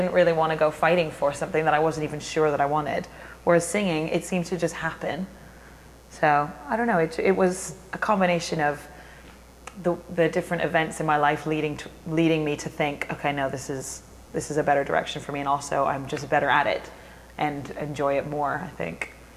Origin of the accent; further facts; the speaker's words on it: United States; especially as an American, it's all like this really kind of nasally, twangy sounding, and I don't sound like that.